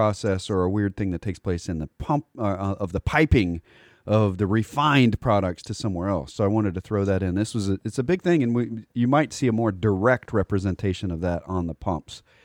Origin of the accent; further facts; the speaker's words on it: Texas, United States; because you cannot avoid that growing up in Texas.